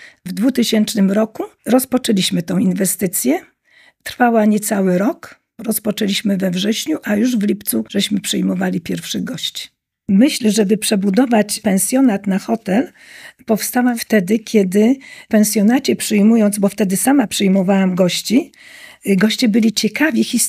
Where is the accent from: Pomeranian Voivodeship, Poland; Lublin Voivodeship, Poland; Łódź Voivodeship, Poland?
Pomeranian Voivodeship, Poland; Sobieszewo Island; Ja jestem mieszkanką od urodzenia. Ja jestem urodzona na Wyspie Sobieszewskiej. Moi rodzice przybyli do Przegaliny, gdzie mieszkaliśmy.